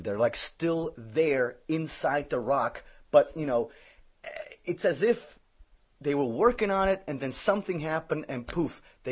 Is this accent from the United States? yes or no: no; Greek islands, Greece; You know, I come from the Greek islands, so I know that on those islands, yes, there are trees in sheltered places